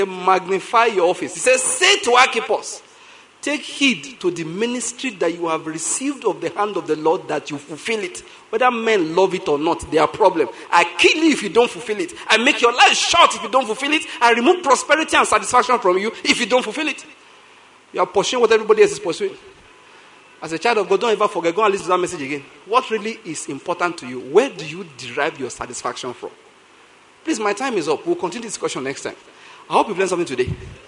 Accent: Ondo, Nigeria; now in Enugu, Nigeria; For information, I'm from Ondo State. I did my postgraduate in Lagos, and now I'm in Enugu.

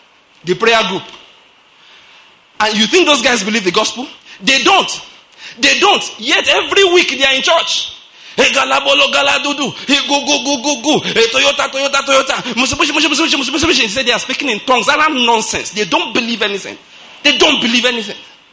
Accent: Nigeria; you know, I'm a Nigerian, I'm a black man.

